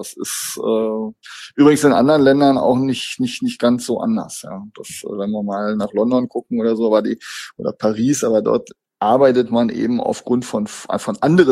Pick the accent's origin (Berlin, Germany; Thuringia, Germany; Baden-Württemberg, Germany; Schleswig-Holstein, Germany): Berlin, Germany; wollen wir als Berliner das?